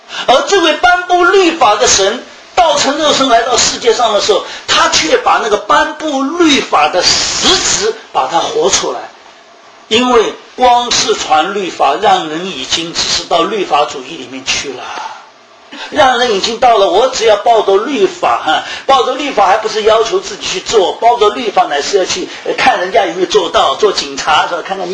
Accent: China; 这个我们中国人说啊，这个香烟传到我这一代都断了，是一个很大的羞耻

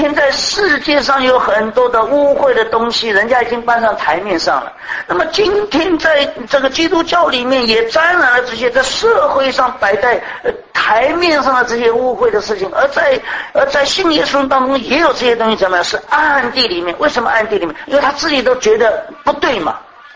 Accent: China; 我们中国人都有这个身体发肤受之父母不可损伤

